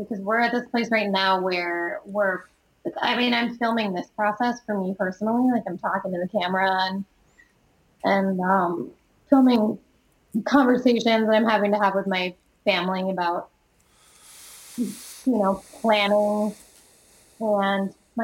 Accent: Minnesota, United States; I feel like also, as a Minnesotan, like, those of us that live in, like, colder areas

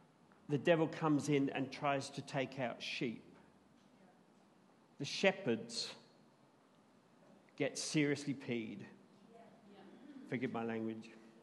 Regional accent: England, United Kingdom; growing up in England in the 60s

